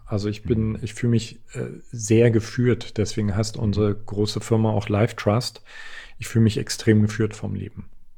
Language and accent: German; eastern Germany, Germany; Ich komme aus Ostdeutschland.